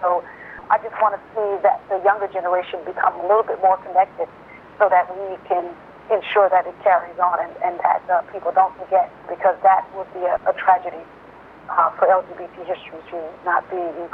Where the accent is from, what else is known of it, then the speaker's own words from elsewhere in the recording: New Orleans, Louisiana, United States; I can't imagine not doing the work that I'm doing without bringing to the table the way I was raised from the Deep South in New Orleans.